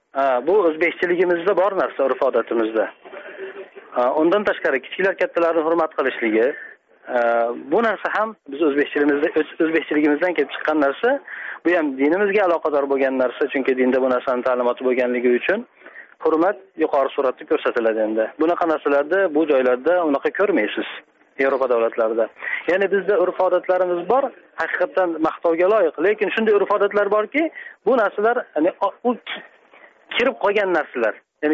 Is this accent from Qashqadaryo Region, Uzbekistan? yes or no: no; Andijan, Andijan Region, Uzbekistan; Andijondan.